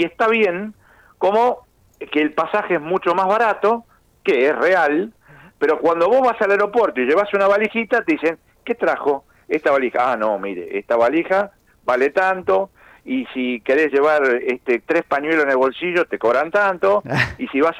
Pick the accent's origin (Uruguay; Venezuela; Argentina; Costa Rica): Argentina; soy argentino yo también, ¿eh? De los argentinos. Yo llegué a la Argentina anoche.